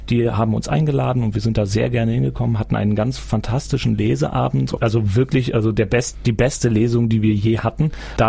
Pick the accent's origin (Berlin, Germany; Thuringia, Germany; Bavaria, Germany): Thuringia, Germany; wir kommen aus Thüringen, wir lesen in Thüringen. Thüringen prägt uns.